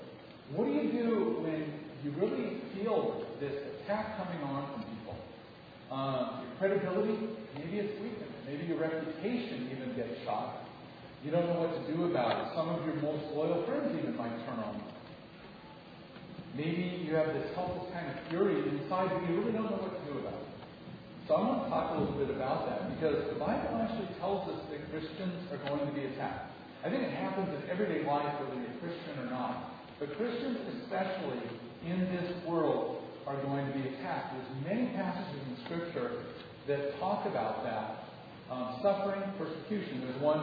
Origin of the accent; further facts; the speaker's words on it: United States; I was really shocked by the amount of attack that I as an American felt when people talked about America.